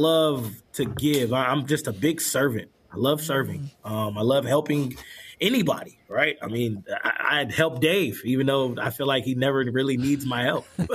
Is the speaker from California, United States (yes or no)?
yes; Vallejo, California, United States; now in Benicia, United States; I'm back in my own community now, literally 10 minutes away from my hometown in Vallejo out here in Benicia